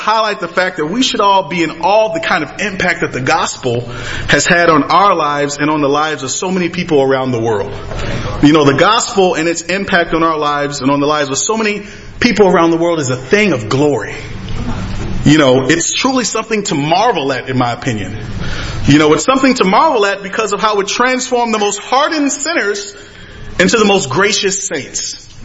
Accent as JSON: {"language": "English", "region": "Virginia", "country": "United States", "tie": "born or raised there", "said": "throughout my life as a kid growing up in Nottoway County, Virginia, I never imagined in my wildest dreams, you know, that I'd be one day be living in the South Pacific"}